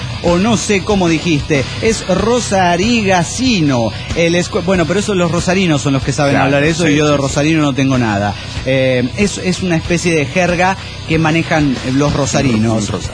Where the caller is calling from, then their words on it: Guadalajara, Jalisco, Mexico; Hola, ¿cómo están, amigos desde Guadalajara?